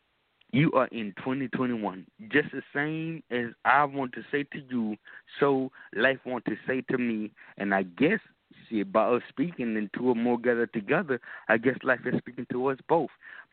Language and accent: English; Georgia, United States; now in Killeen, United States; I'm from Texas. I'm from Georgia. But I live in Texas right now. I'm in Killeen, Texas right now.